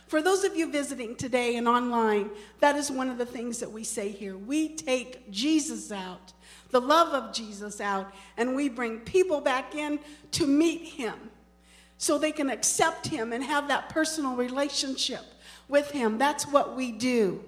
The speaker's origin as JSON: {"language": "English", "town": "Thawville", "region": "Illinois", "country": "United States", "tie": "born or raised there", "said": "I grew up in Thawville, town of 200, 250, I think, at the most. Some out in the boonies."}